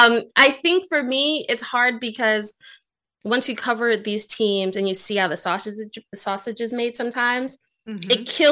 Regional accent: Brooklyn, New York, United States; Okay. So I'm from Brooklyn originally. So that sort of comes out every once in a while.

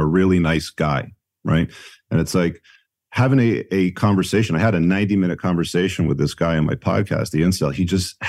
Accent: Canada; I'm a Canadian.

